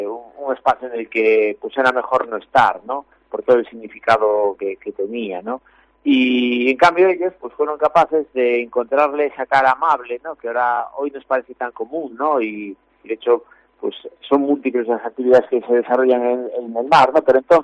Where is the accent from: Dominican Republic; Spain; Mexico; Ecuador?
Spain; Galicia; la relación que como gallegos teníamos con el mar